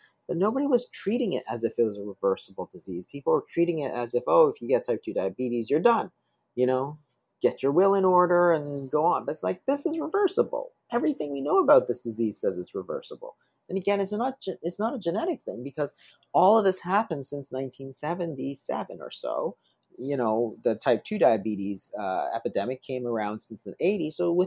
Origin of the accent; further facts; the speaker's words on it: Toronto, Ontario, Canada; Yeah, so I grew up in Toronto. I went to medical school in Toronto, and then I went to UCLA to do my fellowship in kidney disease.